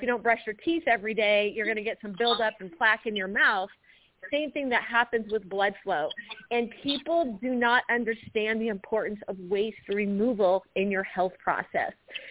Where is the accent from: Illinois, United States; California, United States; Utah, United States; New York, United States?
California, United States; San Clemente; I'm from San Clemente, California.